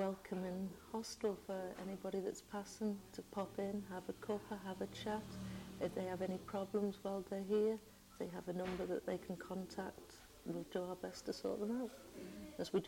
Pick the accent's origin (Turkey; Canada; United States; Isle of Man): Isle of Man; Ramsey; I'm born and bred Manx. I was born in Ramsey, and when I got married, I moved to Sulby. So I've been in Sulby for 22 years.